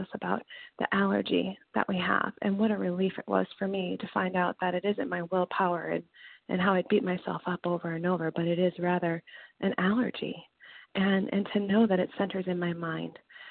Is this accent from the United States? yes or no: yes; Minnesota, United States; I'm from Minnesota